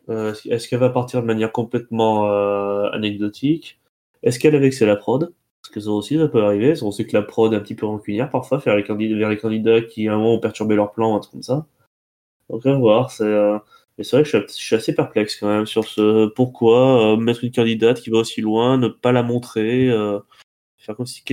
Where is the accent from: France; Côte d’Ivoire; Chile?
France; Auvergne-Rhône-Alpes; Oui, moi j'ai pas d'accent, je viens d'Auvergne, on est normaux, nous.